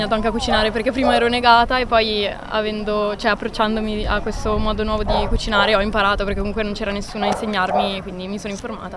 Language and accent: Italian; Domodossola, Piedmont, Italy; now in Bologna, Italy; Sono di Domodossola.